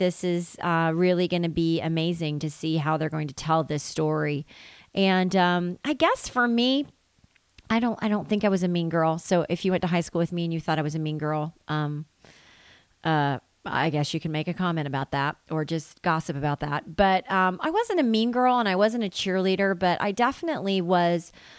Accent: the South, United States; I grew up in the South

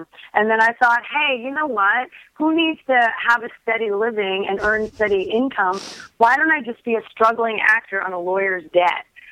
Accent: Canada; Well, don't hold this against me, but I am proudly Canadian.

